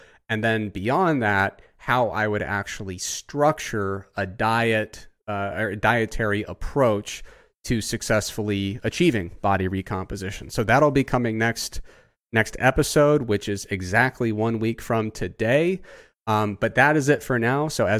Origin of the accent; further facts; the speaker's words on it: Ohio, United States; because I grew up in Southern Ohio, most of my friends are Bengals fans.